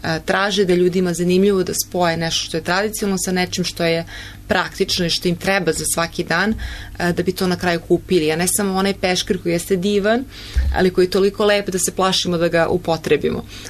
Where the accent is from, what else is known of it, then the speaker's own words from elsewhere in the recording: Serbia; onda se može smatrati početkom kod nas u Srbiji